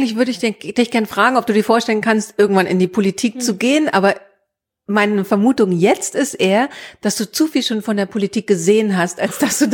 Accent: Berlin, Germany; ich komme aus Berlin.

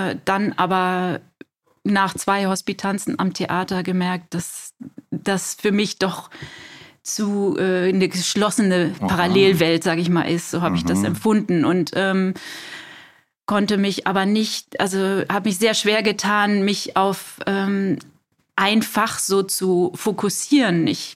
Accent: North Rhine-Westphalia, Germany; Mein Vater kommt aus Hamburg, meine Eltern, aber ich bin in der Nähe von Düsseldorf aufgewachsen.

